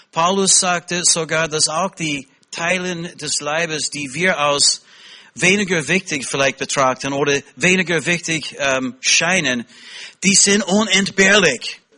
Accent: United States; accent: American; German is a second language; mein Deutsch ist, nicht immer richtig und ich habe tatsächlich einen amerikanischen Akzent.

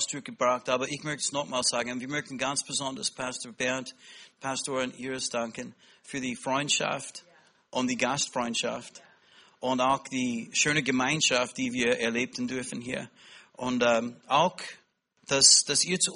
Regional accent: United States; accent: American; German is a second language; mein Deutsch ist, nicht immer richtig und ich habe tatsächlich einen amerikanischen Akzent.

